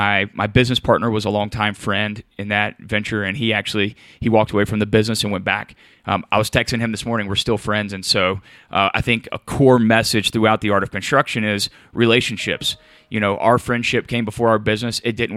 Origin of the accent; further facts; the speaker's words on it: Louisiana, United States; But born and raised in North Louisiana, and I stayed close to home to go to school.